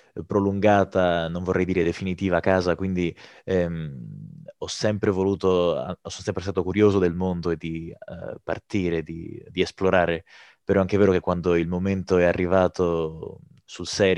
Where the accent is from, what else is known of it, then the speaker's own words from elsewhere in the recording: Cagliari, Sardinia, Italy; now in Venice, Italy; Io sono partito da Cagliari, quindi dall'isola della Sardegna, per arrivare sino a Venezia per inseguire il mio sogno e studiare recitazione.